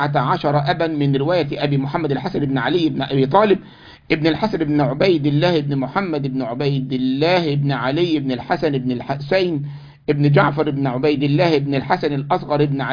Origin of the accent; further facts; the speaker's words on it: Egypt; انا مره من المرات عندنا في مصر